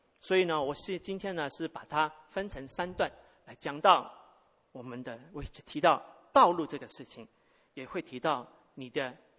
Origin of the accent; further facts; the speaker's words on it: Hong Kong; 我一年级的时候，我是从香港长大，我一年级的时候开始学英文哈